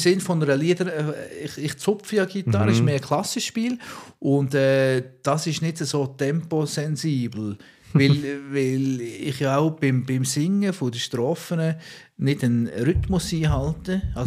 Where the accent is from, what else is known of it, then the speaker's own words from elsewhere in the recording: Switzerland; Aber ich bin in der Schweiz aufgewachsen.